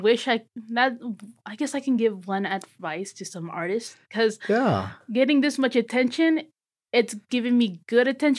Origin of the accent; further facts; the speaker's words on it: Las Vegas, Nevada, United States; Because I was born and raised in Las Vegas.